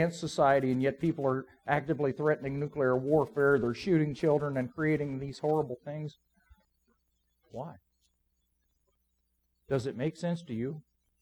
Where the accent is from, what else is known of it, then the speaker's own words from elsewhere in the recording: United States; we're part of the family of what you would call Americans. And anytime there's an attack on my country, I react in a stupid way.